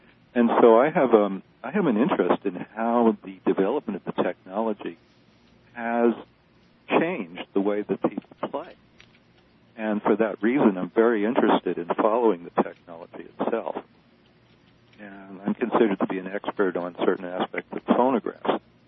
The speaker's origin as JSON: {"language": "English", "country": "United States", "said": "Now, they all know that I'm an American."}